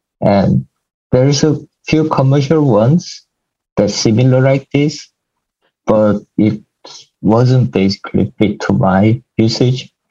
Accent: South Korea; English is a second language; I grew up in Korea

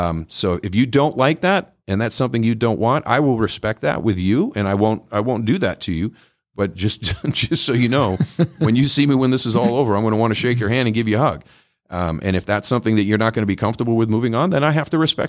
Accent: Buffalo, New York, United States; And that's where I'm from. That's where I grew up. I grew up in Western New York.

